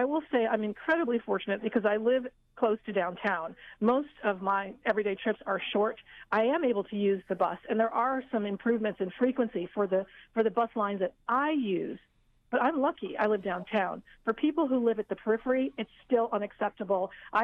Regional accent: United States; I'm an American. I got my driver's permit at the age of 15, like everyone else.

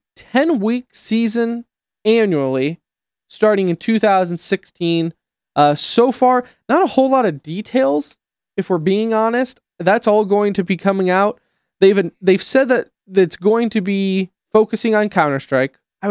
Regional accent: United States; as an American, I pumping your chest a little bit there, right?

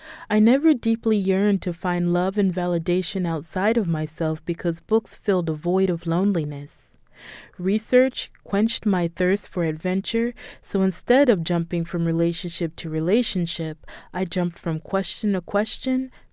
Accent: Baltimore, Maryland, United States; I came back to my hometown of Baltimore in 2015 after the Baltimore uprising.

